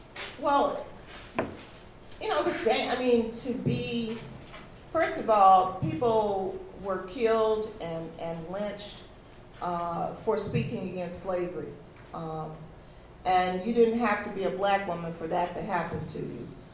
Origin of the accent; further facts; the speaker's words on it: Detroit, Michigan, United States; Now, mind you, I was from Detroit in 1967, just a year before.